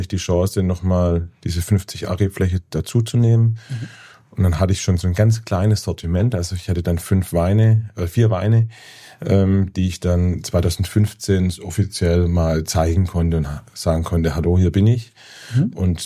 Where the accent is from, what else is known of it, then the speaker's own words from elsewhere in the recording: Baden-Württemberg, Germany; ich komme ursprünglich aus dem Heilbronner Raum, also gar nicht direkt aus dem Remstal, war dann bis 2012 im in der Pfalz tätig